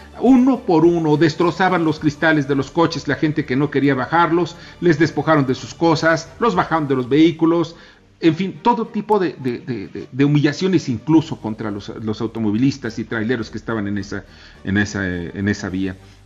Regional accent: Mexico; eso es lo que merecemos como mexicanos

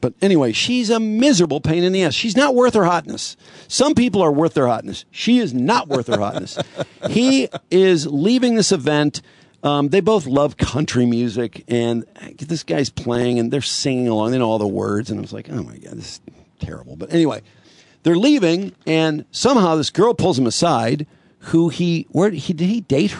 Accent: Dayton, Ohio, United States; I'm in Dayton, my hometown, and I brought it.

